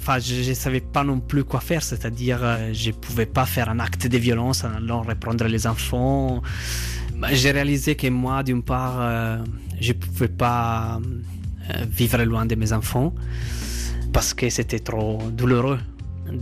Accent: Italy; French is a second language; Moi, je suis italien

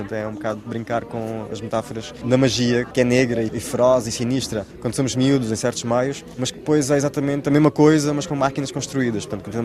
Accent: Benguela, Angola; also born or lived in Luanda; Nasci em Luanda, mas depois passei até aos 10 anos, estive no interior de Angola, na zona de Benguela, onde vivi numa zona de guerra

